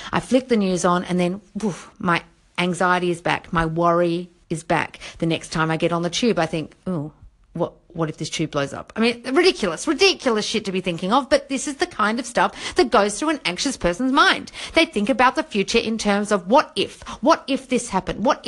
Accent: Australia; now in London, United Kingdom; And obviously I'm Australian and I live in London

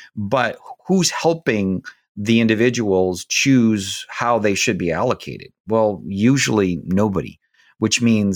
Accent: Oakland, Maine, United States; born there; I was born in Oakland, Maine. Yep. Right on Snow Pond.

